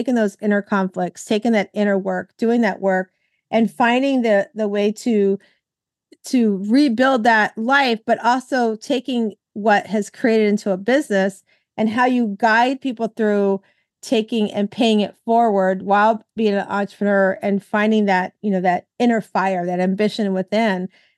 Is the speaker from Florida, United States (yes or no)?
yes; West Palm Beach, Florida, United States; You know, I grew up in Florida over in West Palm Beach, and where I went to school, I saw a lot of that where I lived.